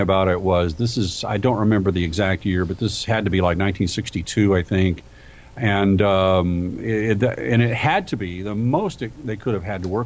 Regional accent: Tulsa, Oklahoma, United States; Well, I grew up in near Tulsa, Oklahoma.

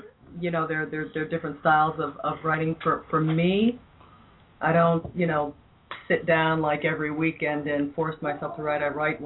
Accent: Cleveland, Ohio, United States; now in Long Beach, United States; Well, it was 11 years ago last year that I moved out here from Cleveland, Ohio, for my music, you know, for pursue music further. You know, Cleveland can only, you know, you can do so much in Cleveland

